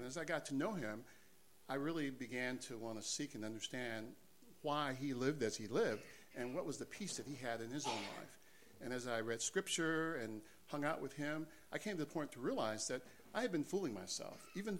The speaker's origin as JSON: {"language": "English", "region": "Alabama", "country": "United States", "tie": "born there", "said": "I was born in the South in Alabama. Both of my parents are both from Alabama as well, too."}